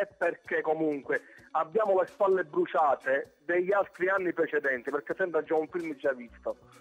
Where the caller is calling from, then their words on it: Bagheria, Sicily, Italy; sono da Bagheria.